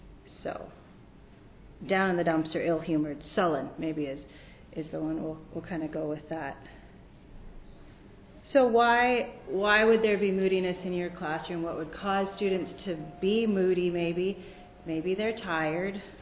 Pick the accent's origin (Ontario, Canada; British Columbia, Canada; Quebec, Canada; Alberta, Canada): Alberta, Canada; Sterling; I'm from Sterling, Alberta.